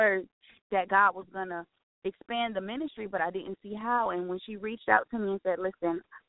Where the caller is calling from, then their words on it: Miami, Florida, United States; Miami, Florida.